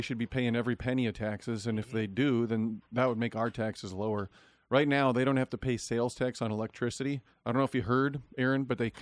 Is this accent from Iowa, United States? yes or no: yes; Decorah, Iowa, United States; So, you know, in my hometown in Decorah, where I grew up, there's Trout Run Trail.